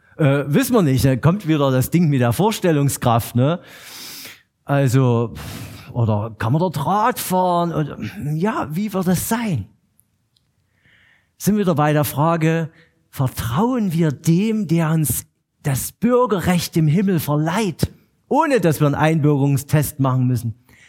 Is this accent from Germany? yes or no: yes; Saxony, Germany; Ich stamme aus der Nähe von Chemnitz und offensichtlich ließ es sich nicht verleugnen, dass ich kein Ur-Markneukirchner war.